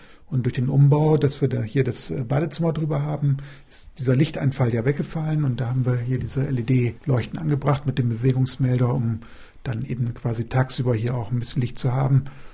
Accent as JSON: {"language": "German", "region": "Northern Germany", "country": "Germany", "lives_now": "Düsseldorf, Germany", "said": "Wir kommen ja ursprünglich aus Norddeutschland, da ist es schon schlecht, ohne Auto sich fortzubewegen."}